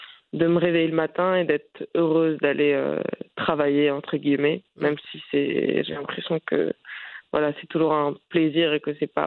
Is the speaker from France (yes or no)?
no; Iran; also born or lived in Saudi Arabia; Retour aux sources, j'ai grandi en Iran.